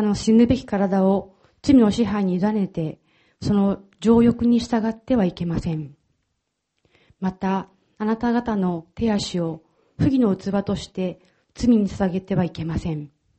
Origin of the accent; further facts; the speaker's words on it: Aichi, Japan; 私は最初にお話ししたように愛知県の出身なんですね。